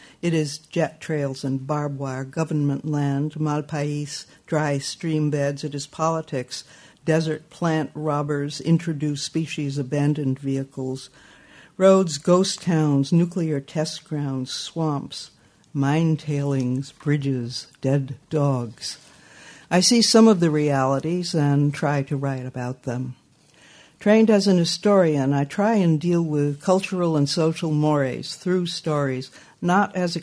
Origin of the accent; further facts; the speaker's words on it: New England, United States; born there; I was born in New England from a New England family that had been there since 1635, and my father's people from Quebec, who had been in Quebec since 1637. And so I was very much rooted in the Northeast